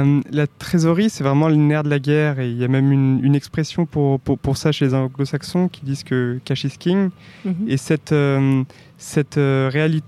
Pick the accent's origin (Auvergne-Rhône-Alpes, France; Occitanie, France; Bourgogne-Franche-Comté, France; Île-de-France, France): Auvergne-Rhône-Alpes, France; Lyon; Moi, je suis originaire de Lyon, j'ai une formation d'ingénieur.